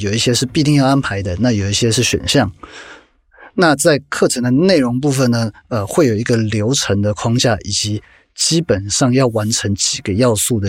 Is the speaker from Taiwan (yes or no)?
yes; Taiwan; 我现在是今年43岁嘛，至少是我这代，包含我相信到 Derek 你这代，台湾人并没有从小就在提倡运动。